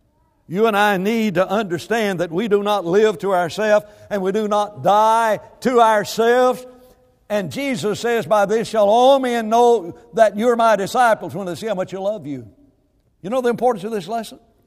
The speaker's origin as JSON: {"language": "English", "region": "Alabama", "country": "United States", "tie": "born or raised there", "said": "I came down here, I grew up up in Alabama and everything."}